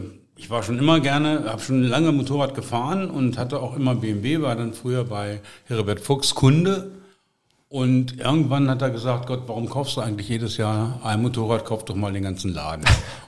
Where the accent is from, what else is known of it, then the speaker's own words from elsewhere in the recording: Rohrsen, Lower Saxony, Germany; ich komme eigentlich von der anderen Seite des Düls. Du kommst aus Affede, ich komme aus Rohrsen.